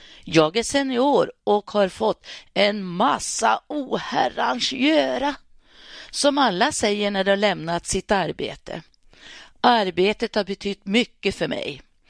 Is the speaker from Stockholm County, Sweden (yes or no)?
no; Örnsköldsvik, Västernorrland County, Sweden; born there; Jag är född på Örnsköldsviks BB fredagen 13 augusti 1948.